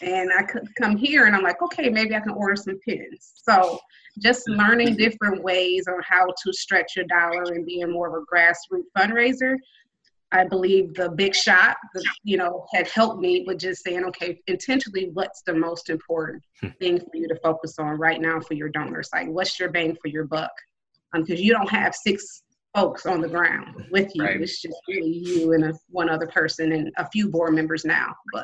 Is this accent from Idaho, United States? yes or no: no; Indiana, United States; also born or lived in Grand Rapids, Michigan; I am actually from Indiana originally, but I lived in Grand Rapids, Michigan for, 17 years.